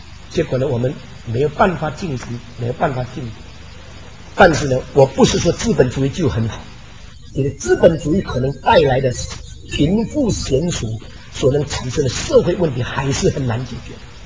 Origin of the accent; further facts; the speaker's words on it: China; 我们中国人因为已经受惯了奴才制度，所以我们认为这就是真理。